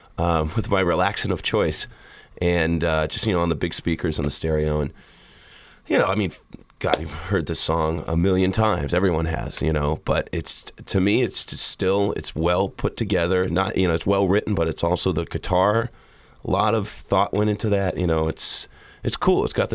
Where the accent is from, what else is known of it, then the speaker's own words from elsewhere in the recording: Boston, Massachusetts, United States; Maybe it's because I'm from Boston